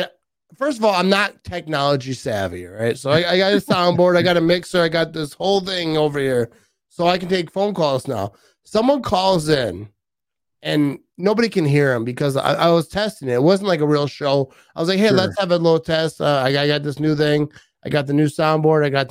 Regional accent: Green Bay, Wisconsin, United States; born there; So I was actually born in Green Bay, but like

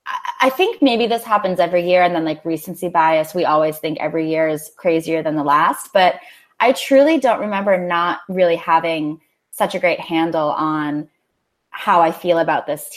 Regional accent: New England, United States; I grew up in New England, and as everyone knows, the Packers played the Patriots in Super Bowl 31.

